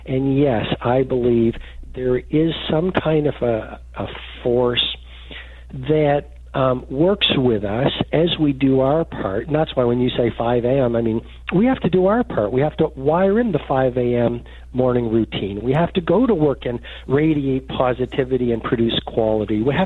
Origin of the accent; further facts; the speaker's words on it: Port Hawkesbury, Nova Scotia, Canada; Look, I grew up in Port Hawkesbury. I'm an ordinary person